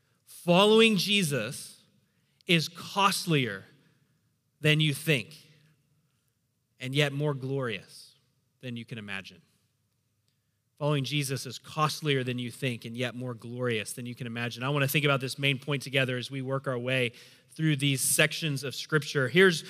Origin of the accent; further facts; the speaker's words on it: Bentonville, Arkansas, United States; now in Bangkok, Thailand; I grew up in Bentonville, Arkansas, which is a pretty, you know, small town in the Midwest. And so moving to a major city like Bangkok, a city of 15 million people